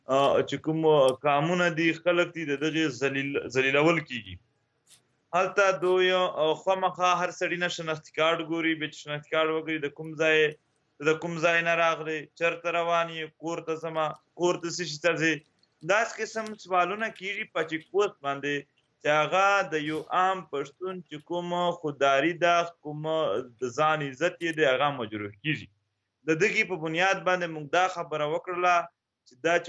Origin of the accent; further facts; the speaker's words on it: Khyber Pakhtunkhwa, Pakistan; دلته زیاتره مونږ اوس د وزیرستان نه راغلي یو